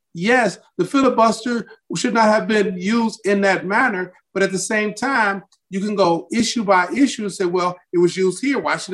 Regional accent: Detroit, Michigan, United States; Grew up Detroit, Michigan.

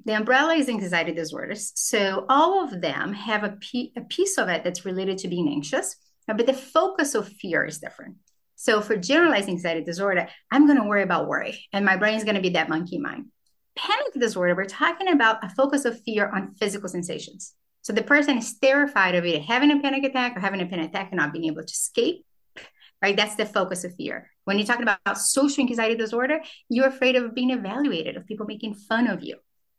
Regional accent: Brazil; now in United States; I grew up in Brazil, and my favorite author in Brazil is

